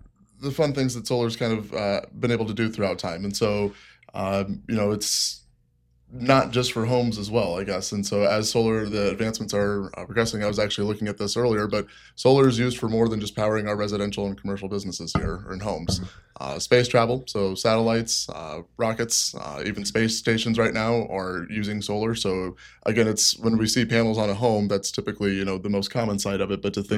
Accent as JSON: {"language": "English", "town": "Peoria", "region": "Illinois", "country": "United States", "said": "I'm from Peoria, so your local Peorian solar representative."}